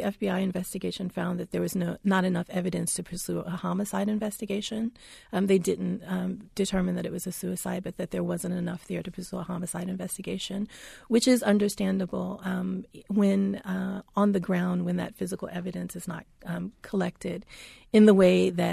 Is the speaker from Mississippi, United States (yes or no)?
yes; Mississippi, United States; There was the hanging of Otis Byrd in my home state of Mississippi in 2015